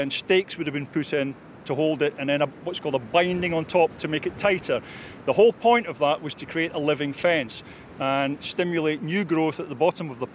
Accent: Kelso, Scotland, United Kingdom; from Kelso in Roxburghshire, and I'm one of the few professional hedge layers that we have in Scotland currently working.

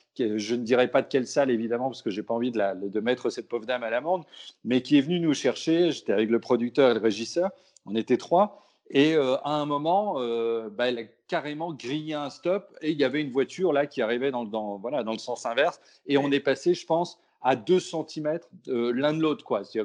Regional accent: Brittany, France; Surtout quand on est breton et tout, donc il y a un côté identitaire et tout qui est chouette.

